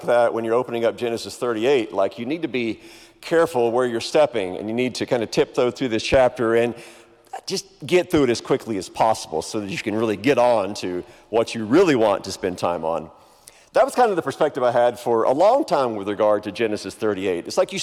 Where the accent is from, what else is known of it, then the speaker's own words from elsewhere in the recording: Texas, United States; So I grew up in Texas, out in the country. We had horses, we had cattle.